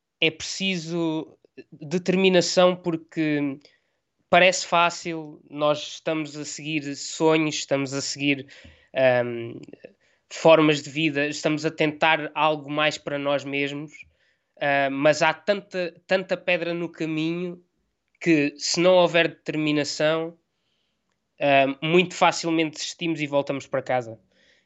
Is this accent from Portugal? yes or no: yes; Portugal; eu cresci em Portugal, sou português, tenho uma forma de estar portuguesa.